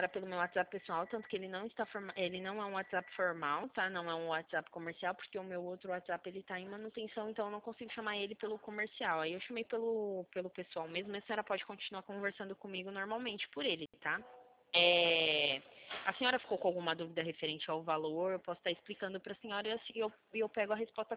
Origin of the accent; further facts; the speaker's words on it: Sumaré, São Paulo, Brazil; Não, não, eu sou do estado de São Paulo, sou do estado de São Paulo, sim, porém eu sou de Sumaré, interior de São Paulo.